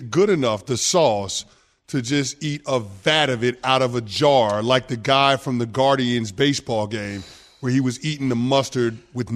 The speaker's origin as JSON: {"language": "English", "country": "United States", "tie": "born or raised there", "said": "in America. I grew up in America. We just didn't have the luxury of being able to have fluff in the house."}